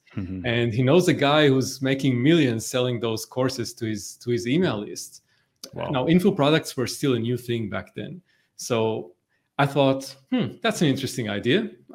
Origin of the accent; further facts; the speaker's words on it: Tel Aviv, Tel Aviv District, Israel; moved away as an adult; So I grew up in Tel Aviv, Israel, aka the startup nation.